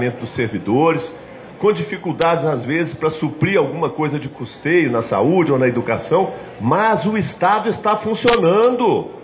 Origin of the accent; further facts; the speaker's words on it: Belo Horizonte, Minas Gerais, Brazil; Eu nasci em Belo Horizonte e vivi até os 16 anos de idade num bairro de Belo Horizonte que se chama Carlos Prates. Um bairro, na época, era um bairro popular. Hoje está muito misturado, já virou meio comercial, é próximo do centro. Nasci numa casa